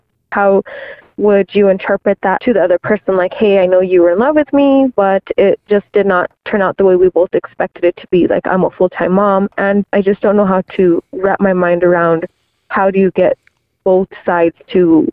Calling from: New Mexico, United States; I'm actually from New Mexico, and I listen to you guys on the radio quite a bit.

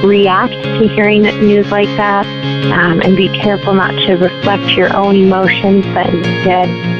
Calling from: Arizona, United States; I'm calling from Arizona

